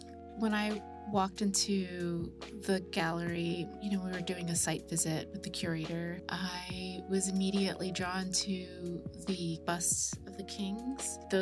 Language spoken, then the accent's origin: English; Baltimore, Maryland, United States; not just as an Egyptian, but as an American, as an artist, as a Baltimorean